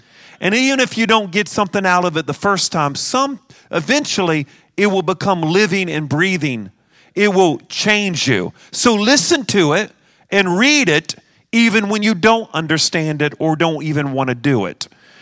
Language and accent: English; West Virginia, United States; I was raised in West Virginia, you know, and when they ask for a favor, they always cuss themselves out.